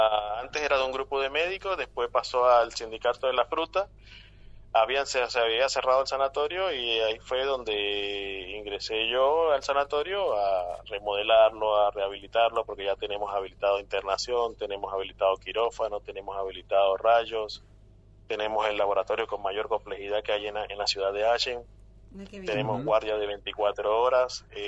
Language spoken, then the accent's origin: Spanish; Barranquilla, Atlántico, Colombia; moved away as an adult; now in Argentina; Sí, yo soy de Colombia. Vivo de la ciudad de Barranquilla. Llegué a Argentina hace 14 años. Me gradué de médico en Colombia y en Argentina logré hacer mi especialidad.